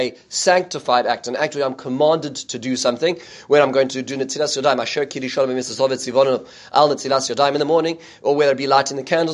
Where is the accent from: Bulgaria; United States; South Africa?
South Africa; When I was growing up in South Africa, we had trees which are called jacaranda trees.